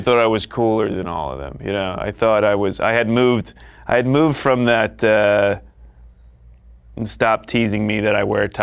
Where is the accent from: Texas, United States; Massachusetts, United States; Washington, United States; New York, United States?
New York, United States; Northport; Where I grew up in Northport, it's a beautiful town.